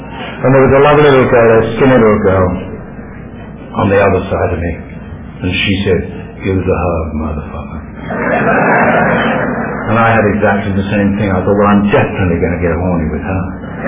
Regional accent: England, United Kingdom; look here, I'm English, we don't do that sort of thing.

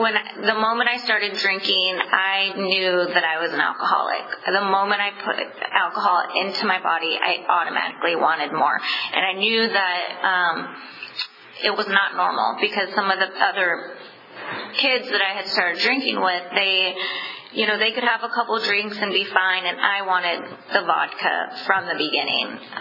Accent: Visalia, California, United States; moved away; I grew up in Visalia, and I was going to leave that town, and I was not ever coming back

